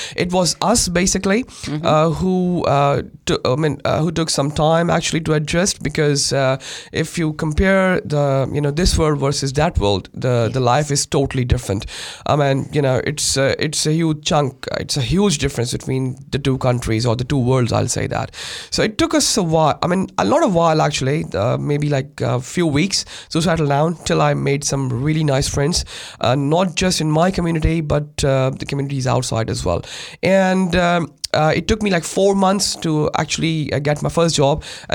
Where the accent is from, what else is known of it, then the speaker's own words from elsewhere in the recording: Pakistan; moved away as an adult; also born or lived in Oman / Dubai; now in New Zealand; I am originally from Pakistan, and we have lived in Oman and Dubai for over 12 years back in the Middle East where I was working.